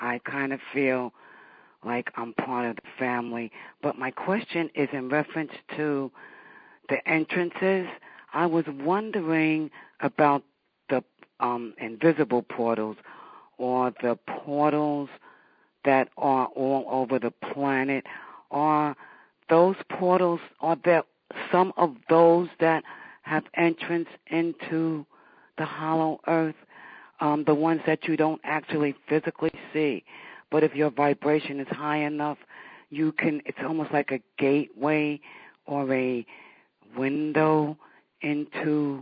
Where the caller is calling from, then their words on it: Staten Island, New York, United States; I'm calling from Staten Island, New York.